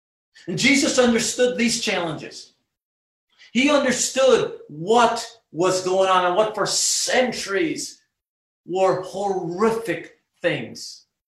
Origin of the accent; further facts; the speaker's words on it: Guyana; I grew up in Guyana, the culture, the beliefs, the type of food, and so on and so forth.